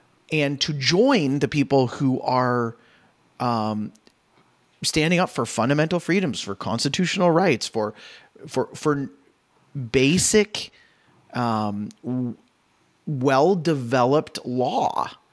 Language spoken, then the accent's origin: English; Canada; Canadians have a very younger brother syndrome where we just like to do whatever the US doesn't